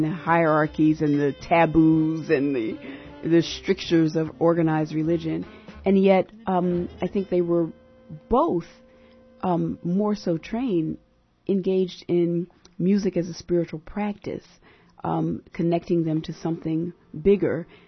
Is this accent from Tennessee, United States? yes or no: no; Philadelphia, Pennsylvania, United States; I grew up in Philadelphia, where … just reigns, supreme.